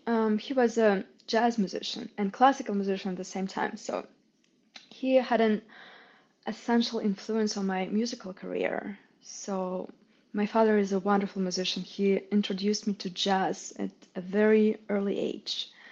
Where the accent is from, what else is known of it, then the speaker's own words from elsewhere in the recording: Russia; So I grew up in Russia, often spending my school summer holidays in Europe.